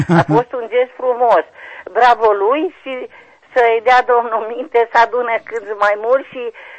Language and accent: Romanian; Mureș County, Romania; din Mureș